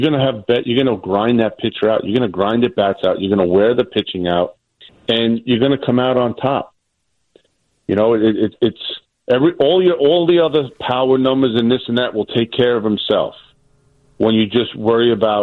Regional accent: Staten Island, New York, United States; and raised in Staten Island.

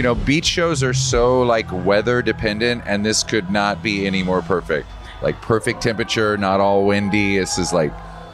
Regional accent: Wisconsin, United States; And we're going to Superior, Wisconsin. Like, I'm from Wisconsin.

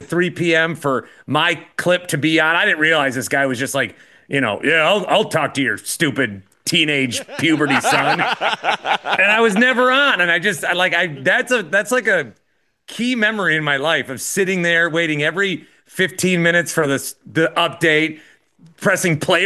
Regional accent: Wisconsin, United States; I was interviewed one time for like the town I grew up in Wisconsin.

